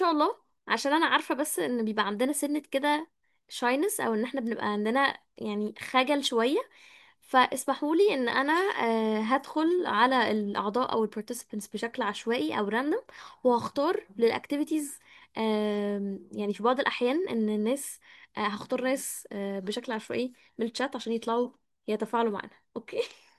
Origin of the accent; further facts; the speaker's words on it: Egypt; وأنا مش مولود في أمريكا، يعني الناشوناليتي اللي هي الجنسية بتاعتي مش أمريكي، أنا مصري